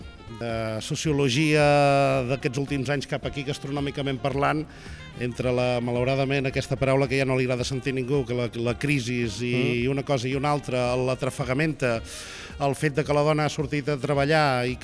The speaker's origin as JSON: {"language": "Catalan", "region": "Catalonia", "country": "Spain", "said": "No, sóc de l'Empordà."}